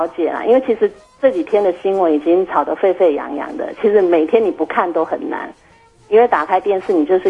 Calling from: Kaohsiung, Taiwan; 我是高雄的

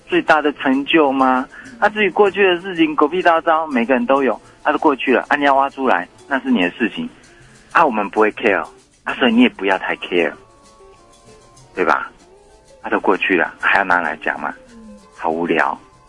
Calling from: Chiayi County, Taiwan; 嘉义水上铺子的隔壁，太保隔壁。

